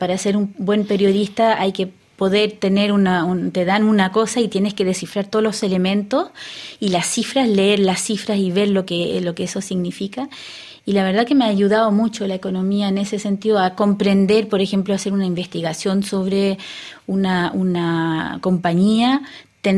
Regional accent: Chile; now in France; porque mi papá es francés y que él venía a Francia de todos modos ese año, pero salí de Chile en el 73 después del golpe. Llegamos aquí a Francia en noviembre

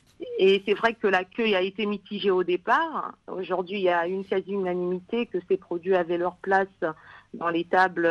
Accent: Brazzaville, Republic of the Congo; je suis née à Brazzaville, j'y ai grandi. Mais j'aimais bien aller dans le village natal de mon père, quasiment toutes les vacances.

